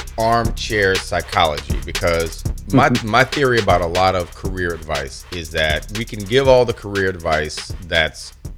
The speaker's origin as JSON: {"language": "English", "town": "New Orleans", "region": "Louisiana", "country": "United States", "tie": "born or raised there", "said": "You know, I'm from New Orleans, where people I grew up with in my family, food was entertainment."}